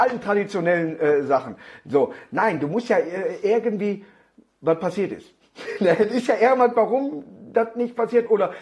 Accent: Duisburg, North Rhine-Westphalia, Germany; born there; Hat in Neudorf, wo ich geboren bin, hat der tatsächlich der Lambi früher eine Tanzschule gehabt.

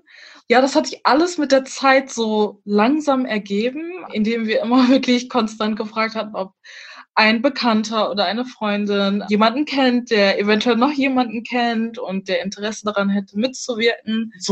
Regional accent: Germany; accent: German

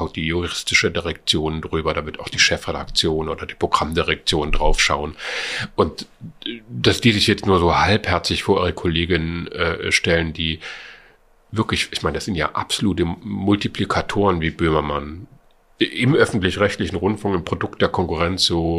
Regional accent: East Germany, Germany; ich bin ein Kind der DDR, ich war 17 zur Wende

